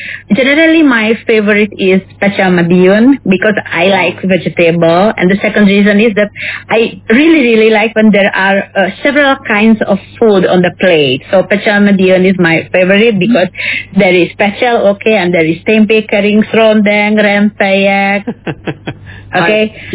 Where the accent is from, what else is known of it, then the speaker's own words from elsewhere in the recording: Hungary; English is a second language; Okay, I'm from Hungary, and Hungary is a very, very small country with only population of 10 million.